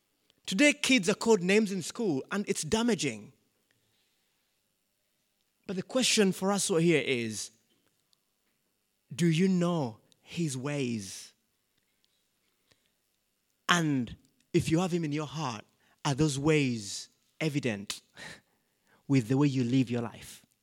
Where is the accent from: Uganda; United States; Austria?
Uganda; So, I come from Uganda.